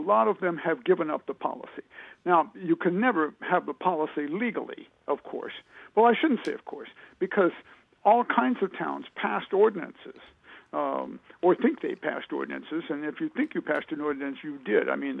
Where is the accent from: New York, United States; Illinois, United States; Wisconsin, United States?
Illinois, United States; I grew up in Illinois.